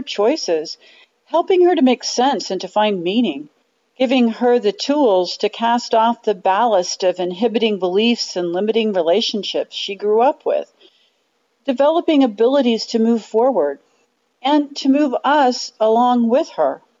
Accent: Dodge City, Kansas, United States; from Dodge City, Kansas.

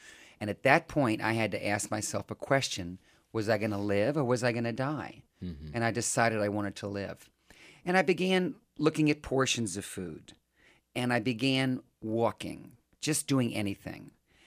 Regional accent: New Orleans, Louisiana, United States; And even though I'm from New Orleans, I was 200 pounds in the eighth grade. I, you know, love Louisiana fried foods.

